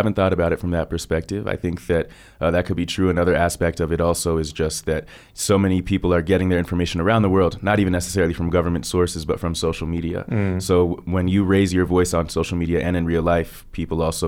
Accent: United States; So I grew up for most of my life in the United States of America. Mm-hmm. I moved around a lot because my dad was in the U.S. Navy. Okay. My dad is actually from the former Soviet Union. So he was born in Moscow and he came to the U.S. as a refugee.

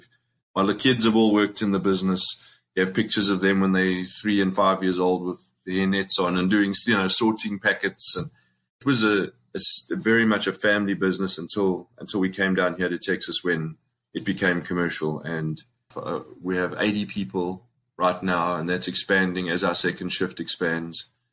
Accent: Springs, Gauteng, South Africa; moved away as an adult; now in New York, United States; We want to know where you're from. I'm from Springs, proudly from Springs. Yep. I moved over with another company, Arthur Anderson, to New York

